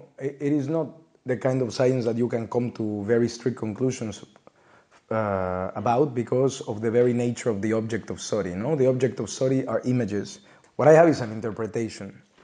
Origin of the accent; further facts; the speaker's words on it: Mexico City, Mexico; English is a second language; moved away as an adult; now in Netherlands; it is the same, depending on where you are, I pronounce it differently. I am Mexican, I am from Mexico City, I studied political science and international relations in Mexico City, and then I came to the Netherlands 10 years ago